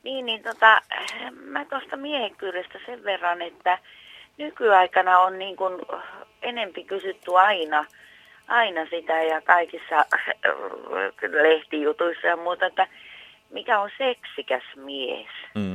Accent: Ostrobothnia, Finland; kun mä oon itse Pohjanmaalta

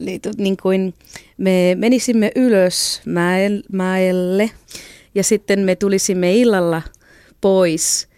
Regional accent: Catalonia, Spain; first language Catalan; Finnish is a second language; now in Finland; Mä oon kaksikielinen, mutta äidinkieli, niin kuin, jos joku kysyy, mikä sun äidinkieli on, se on katalaani.

